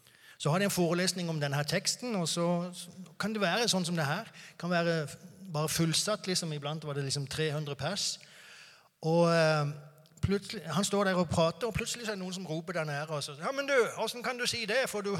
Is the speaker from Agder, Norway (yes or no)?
yes; Mandal, Agder, Norway; accent: Sørlandet dialect; så flyttet vi hjem tilbake igjen til Norge og bor nå i Mandal igjen. Der jeg kommer fra, så jeg håper det går bra med sørlandsdialekt, selv om den er litt grann utvannet.